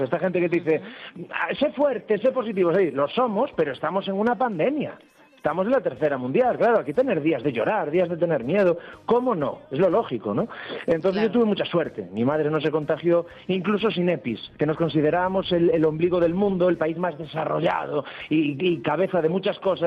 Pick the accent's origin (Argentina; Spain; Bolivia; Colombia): Spain; Galicia; now in Madrid, Spain; Bueno, llevo el acento a cuestas, que es un honor y un orgullo